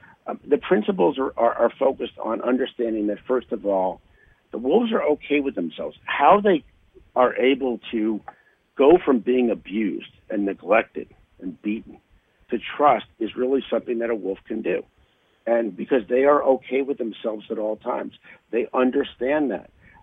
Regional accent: Brooklyn, New York, United States; I know you're on the East Coast, and I'm from Brooklyn

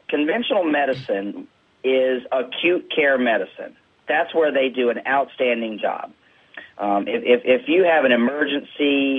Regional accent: North Carolina, United States; I'm a good old boy from North Carolina. I grew up in the South, single wide trailer, you know, chickens in the front yard kind of thing.

